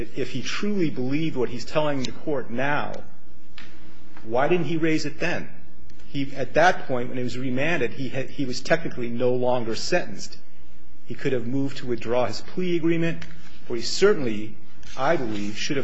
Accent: California, United States; I'm from Orange County.

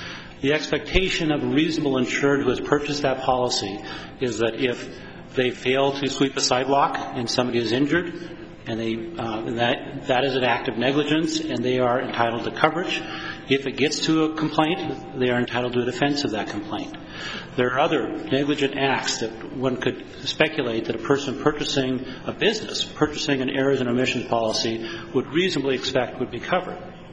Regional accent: Great Falls, Montana, United States; I'm from Great Falls, Montana.

